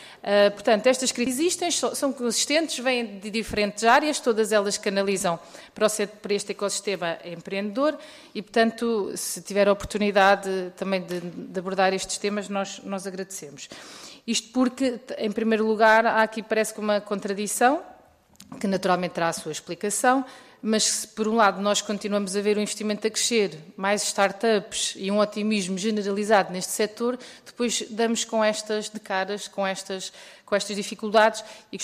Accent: Leiria, Centro, Portugal; como leiriense amiga da família

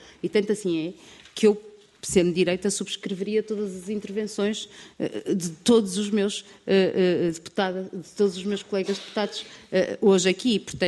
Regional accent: Guimarães, Norte, Portugal; eu sou de Guimarães

